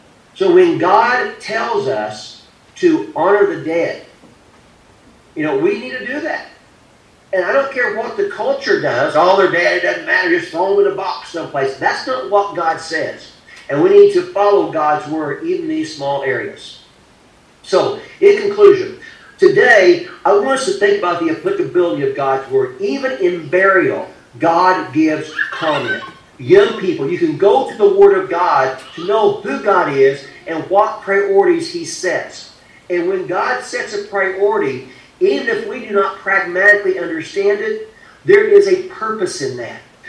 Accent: Bone Gap, Illinois, United States; It was my hometown, about 6 miles south of Albion, of Bone Gap.

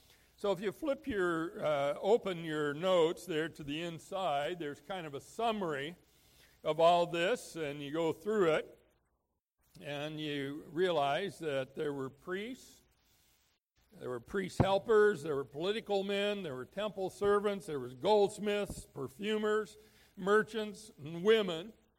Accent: Oregon, United States; I'm from Oregon, and I've always thought for many years that I was born about 100 years late.

